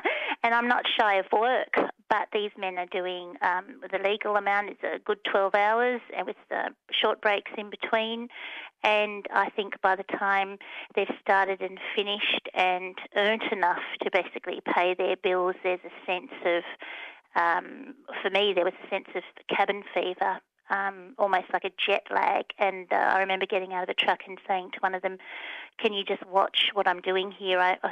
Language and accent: English; Sydney, New South Wales, Australia; Well, I'm from South Sydney